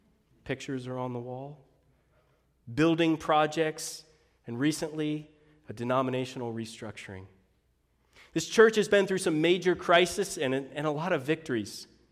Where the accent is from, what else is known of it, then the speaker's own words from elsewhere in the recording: Seattle, Washington, United States; born there; also born or lived in Georgia; But I was born in the University of Washington Hospital